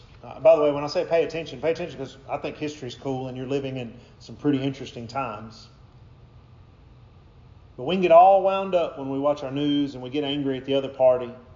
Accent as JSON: {"language": "English", "country": "United States", "said": "I'm an American because that's where mom and dad chose to be when I was born."}